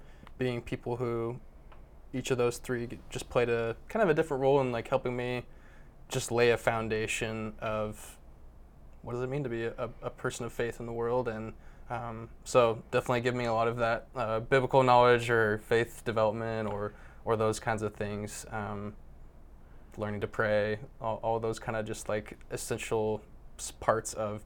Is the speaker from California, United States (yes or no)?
no; Hutchinson, Kansas, United States; So I grew up in a town called Hutchinson, Kansas. It's about 6 hours from Fort Worth, not too far away.